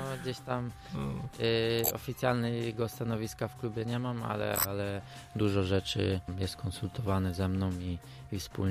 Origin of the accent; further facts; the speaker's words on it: Gorzów Wielkopolski, Lubusz Voivodeship, Poland; now in Poznań, Poland; Tak, oczywiście. Co prawda, mówię, mama w moim 13 lat temu, tak, 14, przeprowadziliśmy się do Poznania i tam mama mieszka cały czas.